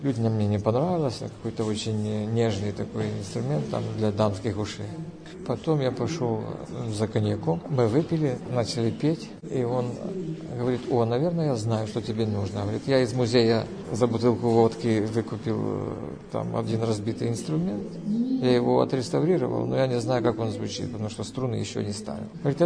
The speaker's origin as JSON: {"language": "Russian", "region": "Western Ukraine", "country": "Ukraine", "tie": "born or raised there", "also_born_or_lived": "Adygea, Russia", "said": "И вот уже с 2 лет я живу на Западной Украине."}